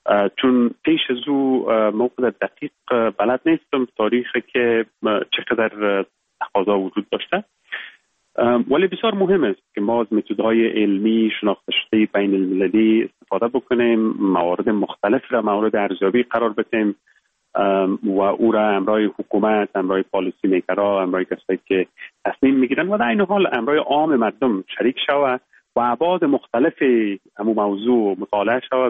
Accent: Baghlan, Afghanistan; born there; now in England; ما در ولایت بغلان متولد شدیم، یکی از ولسوالی های خوست و فرنگ نام داره. صنف 7 مکتب یا صنف 8 مکتب و بعد در لیسه استقلال کابل در خواندیم.

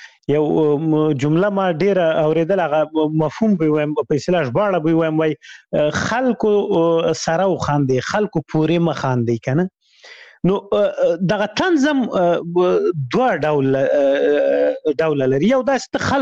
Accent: Khyber Pakhtunkhwa, Pakistan; moved away; مشهور کمپو، زه په غو کې لوی سوی یم

